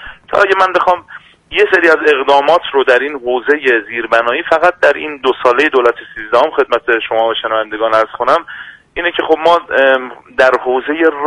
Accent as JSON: {"language": "Persian", "town": "Khansar", "region": "Isfahan", "country": "Iran", "said": "بنده اصالتاً اهل خانسار."}